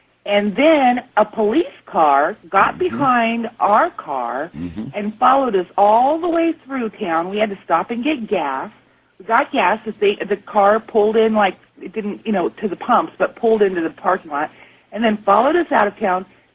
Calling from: San Diego, California, United States; I'm from San Diego.

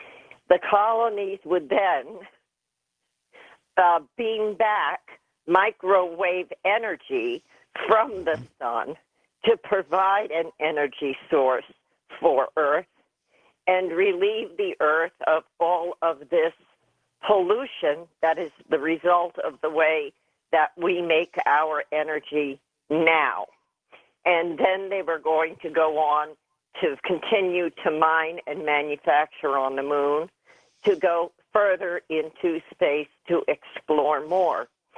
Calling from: Wilkes-Barre, Pennsylvania, United States; I'm calling from Wilkes-Barre, Pennsylvania.

